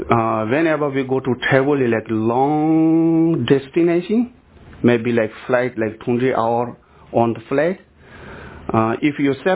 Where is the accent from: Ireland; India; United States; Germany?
India; English is a second language; also born or lived in Tibet; I was born in Tibet. Mm-hmm. I grew up in India. Now I'm here.